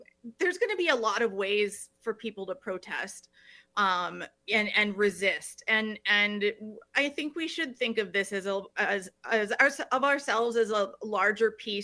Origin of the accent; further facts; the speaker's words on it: Madison, Wisconsin, United States; And I grew up in Madison, Wisconsin, where yeah.